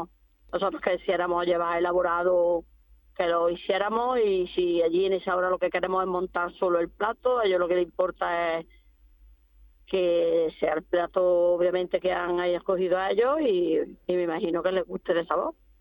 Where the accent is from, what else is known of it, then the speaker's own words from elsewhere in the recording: Cabra, Andalusia, Spain; yo soy de Córdoba, de un pueblo de Córdoba, de Cabra.